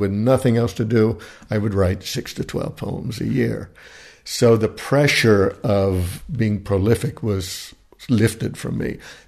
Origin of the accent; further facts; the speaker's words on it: Pennsylvania, United States; I grew up in the Amish country of Pennsylvania, and boys were not allowed to take typing classes.